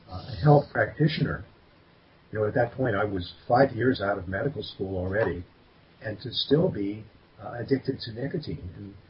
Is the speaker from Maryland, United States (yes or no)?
yes; Aberdeen, Maryland, United States; Well, I grew up in a town called Aberdeen, Maryland, and where I ended up living when I moved back is about 60 miles from there.